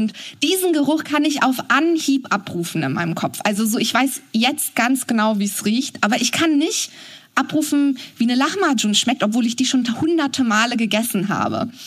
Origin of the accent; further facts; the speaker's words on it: Cologne, North Rhine-Westphalia, Germany; ich komme aus Köln und ich habe viel Zeit in Köln-Mülheim verbracht, am Wiener Platz.